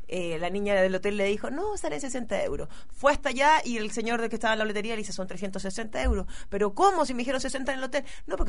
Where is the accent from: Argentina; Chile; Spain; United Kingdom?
Chile; ¡Que soy chilena!